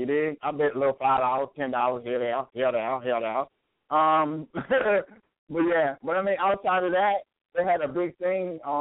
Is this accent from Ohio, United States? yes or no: no; Minnesota, United States; Yeah, that's … from the Twin Cities.